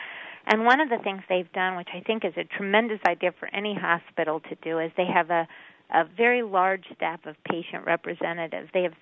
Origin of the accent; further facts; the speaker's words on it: Ohio, United States; moved away as an adult; now in New York, United States; I grew up in Ohio, but I moved to New York when I was 21 or 22 after college.